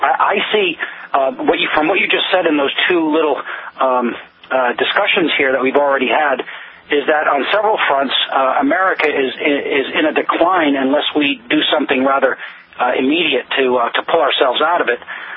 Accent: United States; now in France; I live in France, and I don't tell people I'm an American unless pushed.

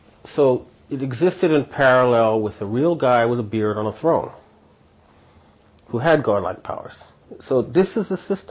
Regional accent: Canada; as a Canadian, I was always kind of proud of the War of 1812. Thought, hey, this little Canada managed to hold off the United States.

